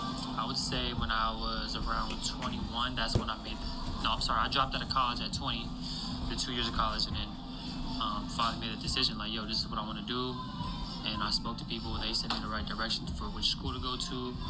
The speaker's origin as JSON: {"language": "English", "town": "Covina", "region": "California", "country": "United States", "tie": "born or raised there", "also_born_or_lived": "Los Angeles", "said": "So I was born in Los Angeles, but then I grew up in Covina, about 30, 40 minutes from the city."}